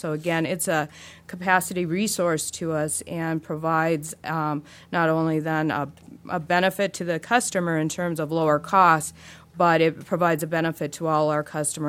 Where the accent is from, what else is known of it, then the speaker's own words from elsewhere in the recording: McKenzie, United States; I grew up in McKenzie, so I'm very familiar with all of the names we've talked about.